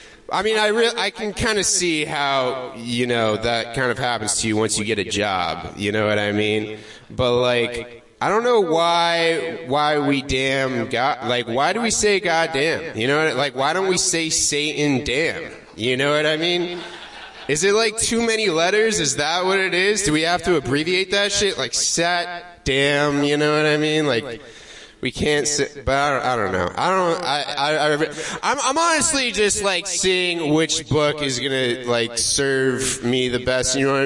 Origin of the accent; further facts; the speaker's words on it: Florida, United States; But I'm originally from Florida, which is cool. I moved up here.